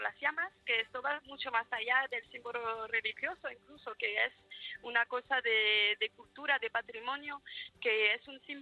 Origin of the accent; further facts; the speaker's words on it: southern France, France; now in Paris, France; No, yo soy del sur de Francia, pero ya llevo muchos años aquí